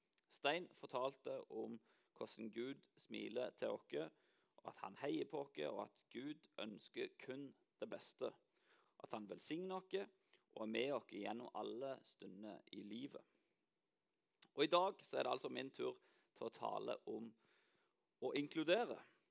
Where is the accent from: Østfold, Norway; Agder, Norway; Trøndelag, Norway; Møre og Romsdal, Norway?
Agder, Norway; Lyngdal; Så hver gang jeg hjemme i Lyngdal, så får jeg liksom høre at du snakker så rart … Og det hører jeg ikke selv. Men når jeg hører hvordan de snakker i Lyngdal, så ser jeg jo at jeg snakker jo ikke sånn lenger.